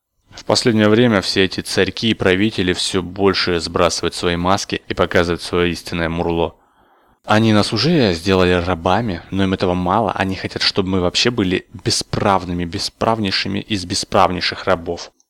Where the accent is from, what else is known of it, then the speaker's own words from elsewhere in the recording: Siberia, Russia; Я, кстати, из Сибири.